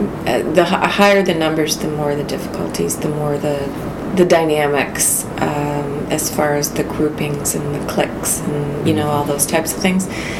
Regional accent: Kingston, Ontario, Canada; I was originally from Kingston, grew up here, and wanted to return home

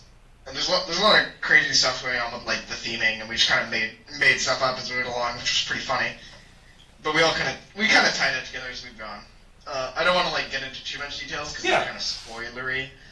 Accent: Canada; I'm Canadian

